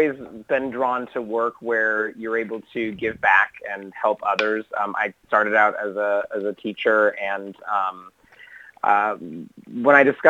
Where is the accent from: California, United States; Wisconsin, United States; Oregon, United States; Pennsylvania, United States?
California, United States; also born or lived in New York; I was living in New York. I'm from California originally.